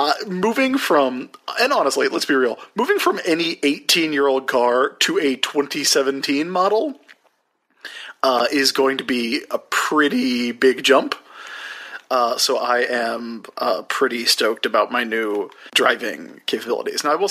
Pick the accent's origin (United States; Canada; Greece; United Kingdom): Greece; I came from Greece and had a thirst for knowledge, Matt.